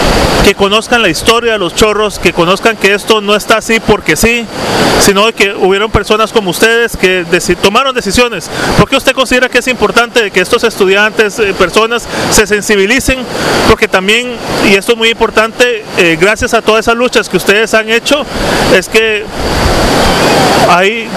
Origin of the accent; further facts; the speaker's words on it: San José, Costa Rica; las personas como yo que venimos de San José, que ni siquiera sabemos de dónde tomamos el agua